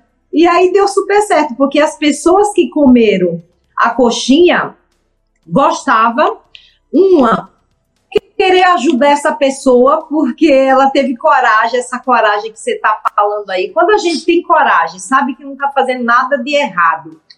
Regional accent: Itabaiana, Sergipe, Brazil; now in Santos, Brazil; Eu, há 36 anos atrás, vim de Itabaiana, Sergipe, sem conhecer nem o próprio marido com quem casei, que casei só para vir embora para Santos.

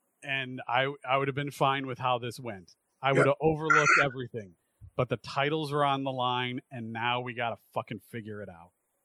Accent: Chicago, Illinois, United States; And as a Chicagoan, all I can say is

